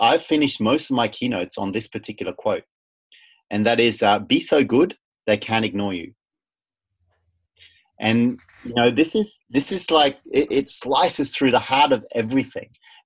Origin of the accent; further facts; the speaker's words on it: Vanuatu; I grew up in Vanuatu, and those islands can be pretty small.